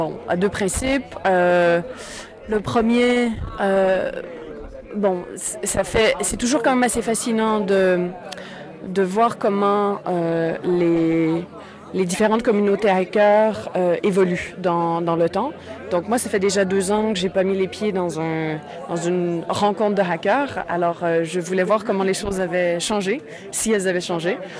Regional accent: Canada; Et moi, je viens du Canada.

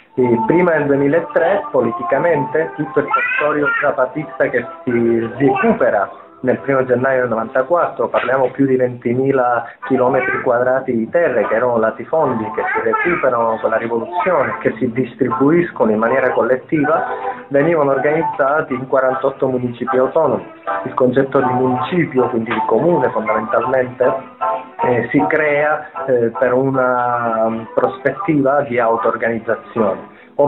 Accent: Sicily, Italy; now in Mexico; a volte l'italiano ha un po' di difficoltà, essendo siciliano, vivendo da tantissimi anni in Messico

